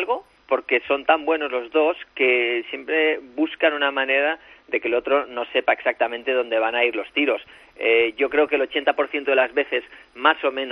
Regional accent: Spain; nosotros somos españoles

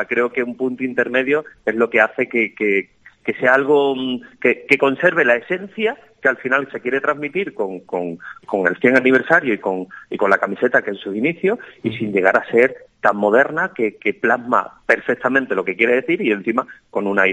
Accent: Extremadura, Spain; nosotros somos extremeños y queremos apostar por los extremeños.

